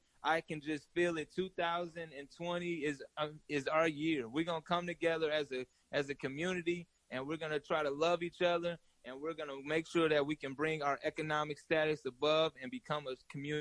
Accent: Milwaukee, Wisconsin, United States; moved away as an adult; My hometown is, I'm a proud Milwaukeean. So I grew up in Milwaukee until I was in my 20s

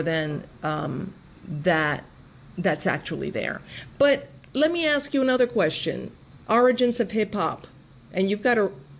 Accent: New York City, New York, United States; I'm from the Bronx.

